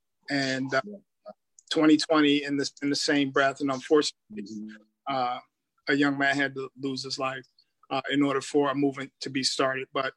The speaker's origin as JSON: {"language": "English", "town": "Plainfield", "region": "New Jersey", "country": "United States", "said": "Listen, and we're all from Plainfield, and Malcolm Jenkins is from Piscataway"}